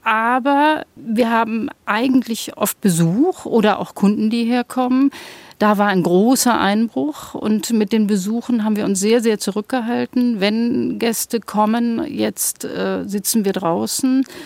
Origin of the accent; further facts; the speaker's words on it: Düsseldorf, North Rhine-Westphalia, Germany; ich bin ja aus der Großstadt, aus Düsseldorf, und hatte dort zwei Werkstätten schon. Also ich bin jeweils umgezogen und habe ja auch meine Ausbildung dort gemacht.